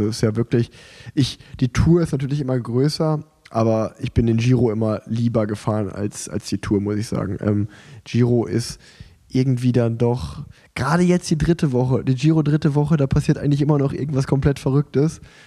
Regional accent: Germany; in meinem Heimatland

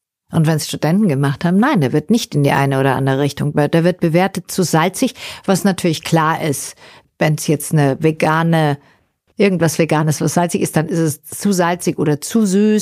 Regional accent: Southern Germany, Germany; Ich komme aus Süddeutschland und ich bin mit Bier groß geworden.

